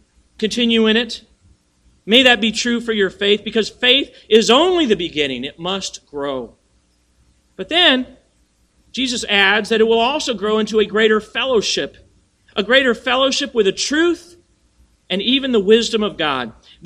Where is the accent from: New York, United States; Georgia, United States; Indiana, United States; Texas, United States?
Indiana, United States; born there; I was born here in Indiana.